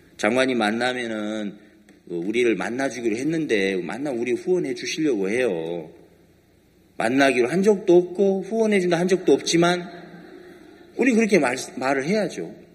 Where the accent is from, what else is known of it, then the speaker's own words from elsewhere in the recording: South Korea; 아, 네, 한국에서 왔습니다.